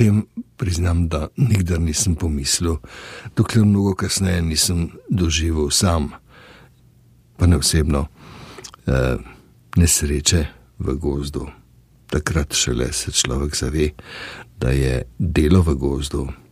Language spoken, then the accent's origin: Slovenian; Ljubljana, Central Slovenia, Slovenia; Ko so se uglasile sirene, smo vsi iz Rožne doline bežali v Rožnik